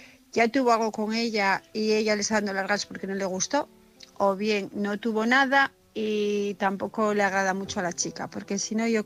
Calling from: Asturias, Spain; de Asturias

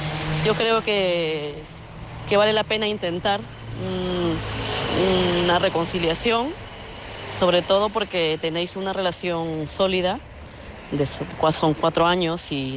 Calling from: Madrid, Community of Madrid, Spain; de Madrid.

